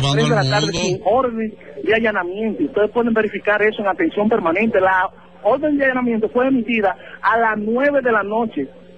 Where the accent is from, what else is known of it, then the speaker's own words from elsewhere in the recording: Puerto Rico; como abogados puertorriqueños explicarle a ustedes.